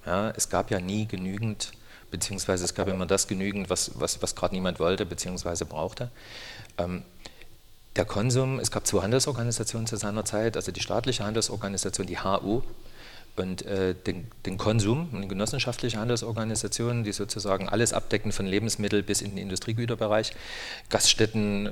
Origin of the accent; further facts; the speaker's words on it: Chemnitz, Saxony, Germany; born there; Ich bin in Ostdeutschland geboren, in tatsächlich auch Karl-Marx-Stadt. Wunderbar ist es, dass dann in den Pässen stehen muss, Geburtsort Karl-Marx-Stadt, jetzt Chemnitz.